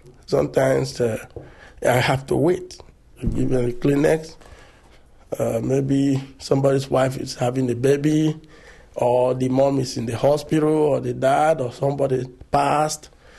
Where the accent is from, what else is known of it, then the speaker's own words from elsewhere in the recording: Nigeria; Yeah, I'm from Nigeria, West Africa.